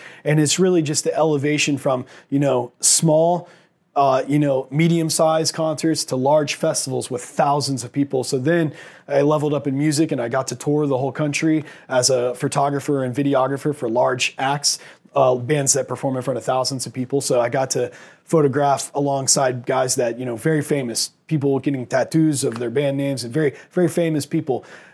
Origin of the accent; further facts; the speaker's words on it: Jacksonville, Florida, United States; So my next goal was I want to shoot my hometown football team, the Jacksonville Jaguars.